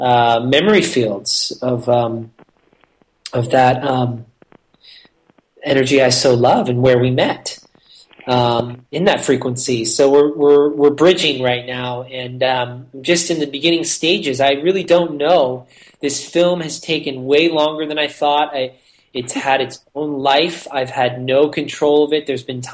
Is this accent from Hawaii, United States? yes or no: yes; Kauai, Hawaii, United States; this three-month tour away from my hometown in Kauai